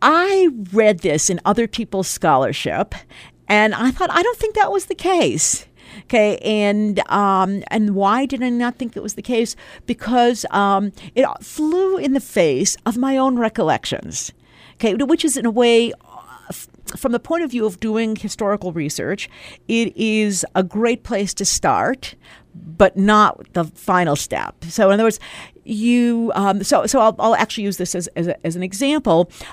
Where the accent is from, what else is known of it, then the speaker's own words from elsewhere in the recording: Milwaukee, Wisconsin, United States; when I grew up in Milwaukee, every year there was a communal event called, it was the Warsaw Ghetto Memorial Program